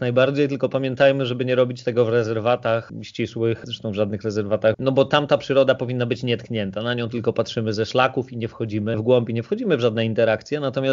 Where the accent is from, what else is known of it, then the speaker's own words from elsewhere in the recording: Kuyavian-Pomeranian Voivodeship, Poland; Ja się wychowałem w okolicach Borów Tucholskich i tutaj w tej mojej okolicy lodowce przyniosły mnóstwo piachu, no i oczywiście działalność człowieka spowodowała, że głównie dookoła mam sosnę